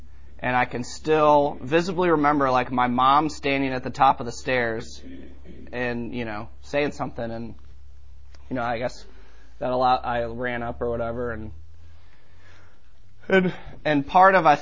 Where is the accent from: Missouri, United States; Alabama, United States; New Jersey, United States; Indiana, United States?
Missouri, United States; St. Louis; I am 35 years old. I have been sober for 18 months. And I grew up in St. Louis, Missouri. Typical Midwestern family.